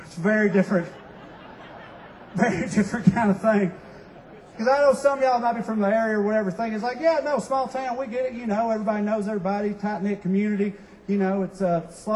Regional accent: Southern United States, United States; accent: Southern US; sometimes people hear my accent and they get, like, interested. Like, they want to ask me questions about the South and stuff.

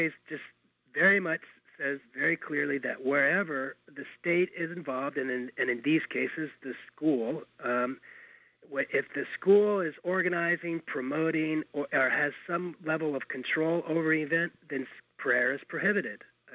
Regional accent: Texas, United States; I am from Texas, but I've been exiled for 13 years and just came back from New York

